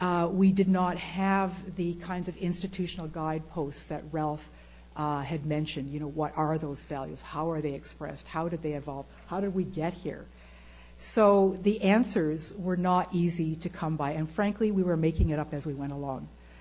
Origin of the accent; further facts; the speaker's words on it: Six Nations, Ontario, Canada; I'm from Six Nations myself.